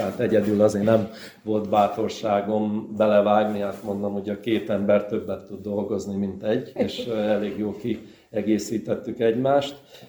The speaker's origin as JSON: {"language": "Hungarian", "town": "Kiskunfélegyháza", "region": "Bács-Kiskun", "country": "Hungary", "tie": "born there", "said": "Piskunfélegyházi születésű vagyok."}